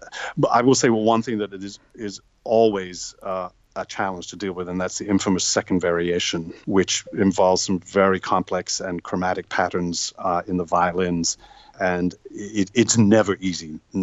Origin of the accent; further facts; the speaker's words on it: United Kingdom; moved away as an adult; now in United States; my first 20 years before I came to the States. And of course, it's part of the furniture for any kid growing up in Britain.